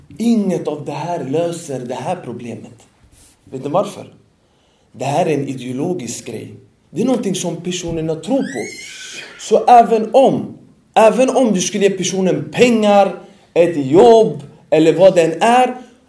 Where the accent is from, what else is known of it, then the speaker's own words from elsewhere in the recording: Sweden; jag är ändå från Sverige, jag är född här. Även om min familj är blandade från Afrika och Europa och så vidare. Vi är ganska blandade i min släkt och familj. Men jag är ändå svensk, jag är ändå född här. Det är det språk jag kan bäst.